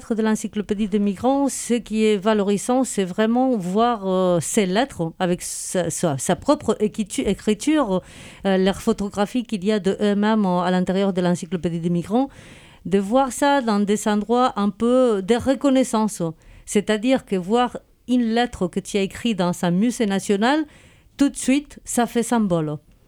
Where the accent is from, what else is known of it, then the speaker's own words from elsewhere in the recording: Spain; Je suis espagnole